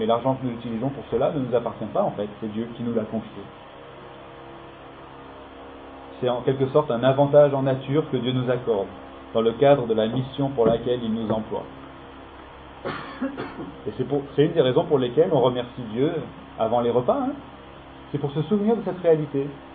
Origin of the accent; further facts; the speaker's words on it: Vénissieux, Auvergne-Rhône-Alpes, France; born there; C'est pas moi qui ai choisi de naître ici, moi je suis né à Vénissieux, là, voilà, il y a 36 ans.